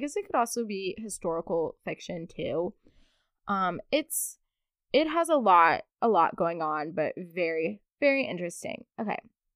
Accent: Kentucky, United States; I love how I'm saying Southern charm and I'm literally from Kentucky. I don't know, I don't consider myself that Southern. I guess some people would say otherwise. Some people would say I have an accent.

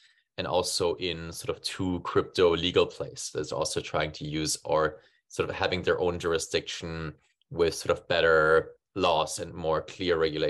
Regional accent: Germany; moved away; I'm originally from Germany and now I've been nomadic for 3 years.

